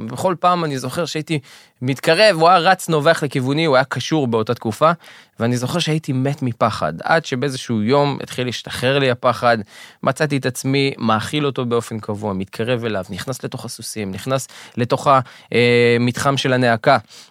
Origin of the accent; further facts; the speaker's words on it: Beit Shemesh, Jerusalem District, Israel; אנחנו מדברים על תחילת שנות ה-90, בשכונה שבה גדלתי בבית שמש.